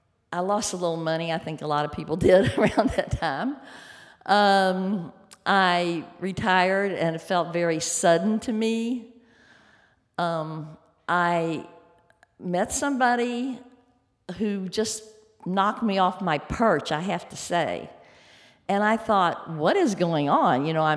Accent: Louisville, Kentucky, United States; I grew up in Louisville, Kentucky, and in my generation, gently reared young ladies were treated to tap and ballet lessons by their parents.

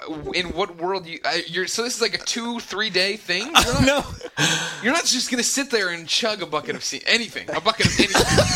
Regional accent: Chicago, Illinois, United States; For me personally, growing up in the Chicagoland area

